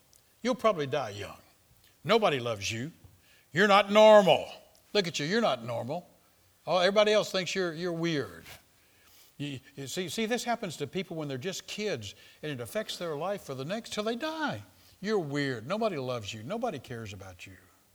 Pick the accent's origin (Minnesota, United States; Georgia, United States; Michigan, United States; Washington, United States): Georgia, United States; Macon; born there; Macon, Georgia. I was born in Macon, Georgia.